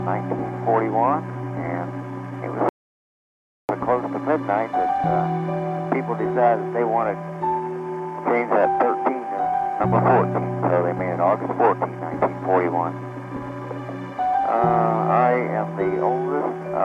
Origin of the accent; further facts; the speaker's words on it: Tyrone, Pennsylvania, United States; born there; I was born in Tyrone, Pennsylvania, a little town of about 10,000 people